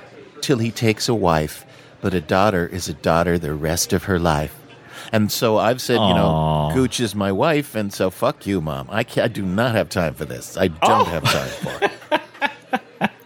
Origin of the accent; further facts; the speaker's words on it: Canoga Park, California, United States; I grew up in Canoga Park, California. I grew up there.